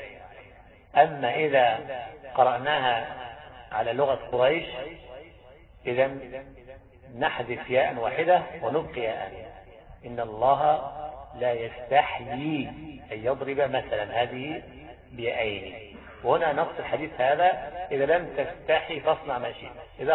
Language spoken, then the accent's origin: Arabic; Egypt; احنا عندنا في مصر الدال، الذال في كثير من الكلمات ينطقونها دالا